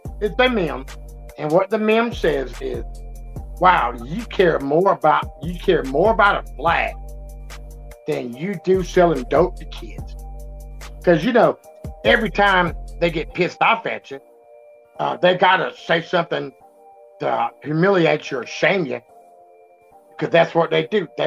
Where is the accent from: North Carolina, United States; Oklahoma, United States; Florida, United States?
North Carolina, United States; Goldsboro; I came a long way from Goldsboro, North Carolina, sitting on the back porch.